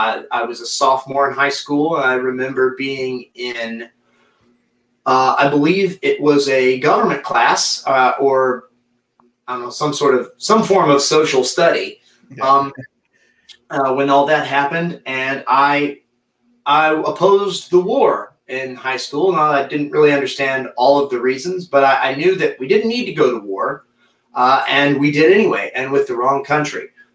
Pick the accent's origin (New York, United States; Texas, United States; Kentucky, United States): Texas, United States; I had moved back to the small town where I grew up in East Texas because financially I took a nosedive, full disclosure.